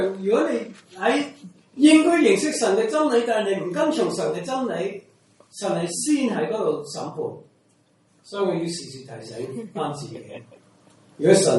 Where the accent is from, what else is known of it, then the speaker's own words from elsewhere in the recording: United States; 我是美國人，很多美國人我小的時候就問他你是不是基督徒，他當然是，我在美國出世